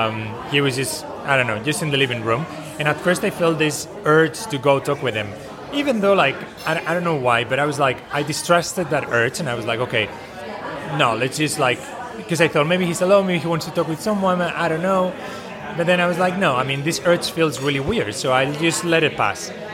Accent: Spain; also born or lived in New Zealand; now in Chiang Mai, Thailand; I'm from Spain and New ZealandI'm in Chiang Mai now because I'm working and traveling around Southeast Asia.

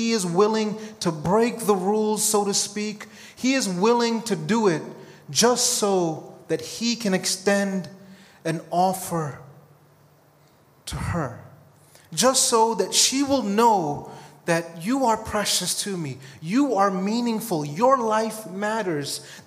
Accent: Bronx, New York, United States; growing up in the Bronx was very unique because as an Indian kid, you were actually the minority there.

